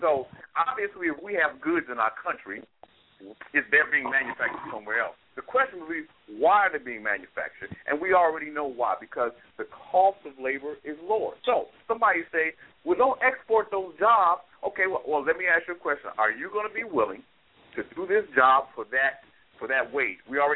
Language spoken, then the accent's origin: English; Chicago, Illinois, United States; now in Texas, United States; I'm in Texas now, but I was born and raised in Chicago, and I remember being under the Daley administration